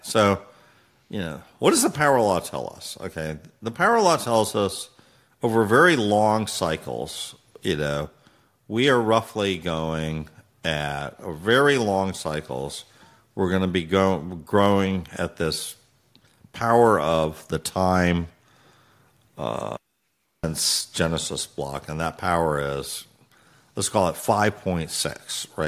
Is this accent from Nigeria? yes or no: no; France; I grew up in France.